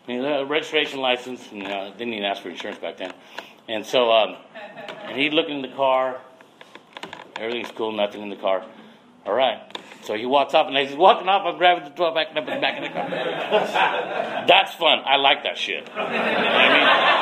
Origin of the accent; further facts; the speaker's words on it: Santa Maria, California, United States; my mom is from Mexico and my dad was from the Philippines, and I was born here in Santa Maria.